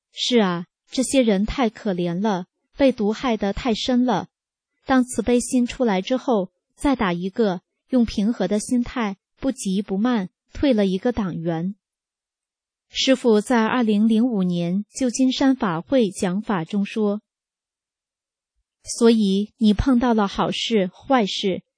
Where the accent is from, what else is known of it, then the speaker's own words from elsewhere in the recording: Northeast China, China; 但我也是东北人啊